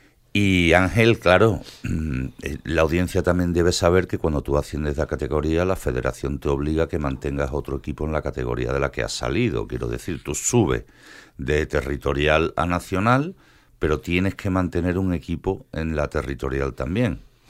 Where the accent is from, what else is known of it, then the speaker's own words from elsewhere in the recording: Jerez, Andalusia, Spain; Yo que soy de Jerez